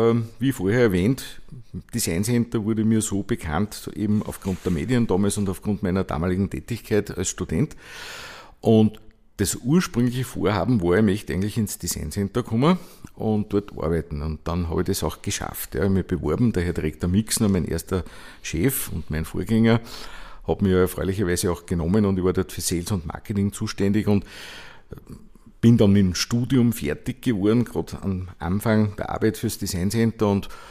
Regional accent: Linz, Upper Austria, Austria; ich bin ein Urlinzer, ich bin in Linz geboren, in Linz im Kindergarten und in die Schule gegangen, habe in Linz studiert

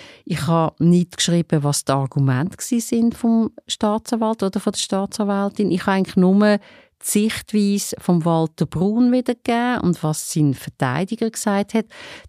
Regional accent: Lucerne, Switzerland; now in Zurich, Switzerland; ich bin gerade frisch auf Zürich gezügelt, von Luzern. Ja. Ich habe die meisten Jahre von meiner Kindheit und Jugend in Luzern verbracht

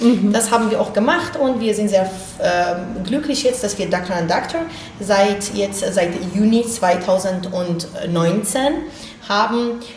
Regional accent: Iran; moved away as an adult; also born or lived in Berlin; now in Germany; Wir sind so in Berlin geboren. Als wir 5 Jahre alt waren, sind wir wieder in den Iran zurückgekehrt. Und mit 25 sind wir wieder nach Deutschland so zurückgekommen für unsere Promotion.

